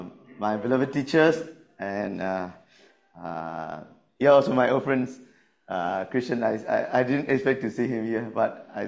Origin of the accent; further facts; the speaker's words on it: Myanmar; now in Singapore; I'm from Myanmar, and by the grace of God, I'm now serving at Justin Baptist Church Singapore in youth and young adult ministry as a young adult pastor